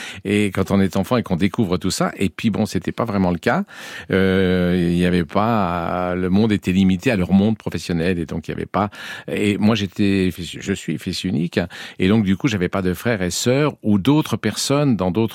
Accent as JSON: {"language": "French", "town": "Annecy", "region": "Auvergne-Rhône-Alpes", "country": "France", "tie": "born there", "said": "Oui, je suis né à Annecy, dans Haute-Savoie, mais enfin je me suis retrouvé assez vite, à cause de la fonction de mes parents, dans un petit village de 1000 habitants, et donc on était entouré par la nature."}